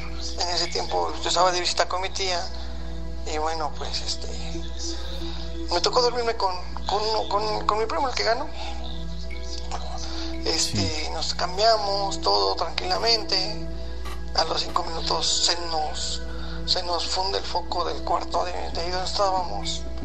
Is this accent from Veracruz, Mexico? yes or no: no; Zumpango, State of Mexico, Mexico; soy de aquí de Zumpango, Estado de México.